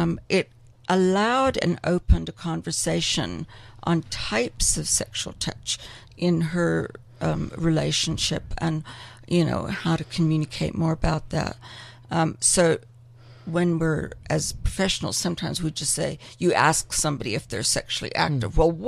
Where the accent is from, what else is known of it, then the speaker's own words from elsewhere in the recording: South Africa; I'm born and bred in South Africa.